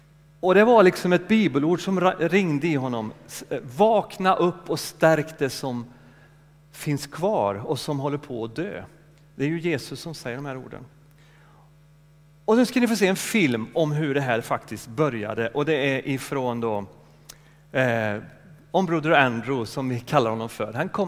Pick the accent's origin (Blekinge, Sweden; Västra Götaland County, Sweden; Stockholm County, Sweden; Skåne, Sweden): Västra Götaland County, Sweden; now in Öckerö, Sweden; jag är född och uppvuxen i norra Skaraborg utanför Mariestad. Vilket kanske lyser igenom ibland i dialekten, men jag är ganska anpassningsbar. Jag har ju bott nämligen på Fotö och Öckerö och Hönö i 24 år snart.